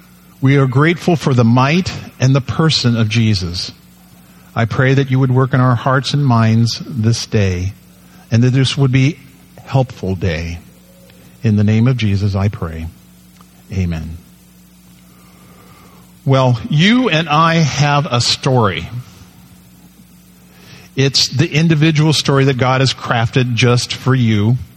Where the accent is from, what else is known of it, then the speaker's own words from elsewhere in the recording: Dunsmuir, California, United States; also born or lived in Medford; I was born here in Medford. So I'm an Oregonian. But the rest of the next 25 years, I was a Californian, because a month later, my dad moved to Dunsmuir, California.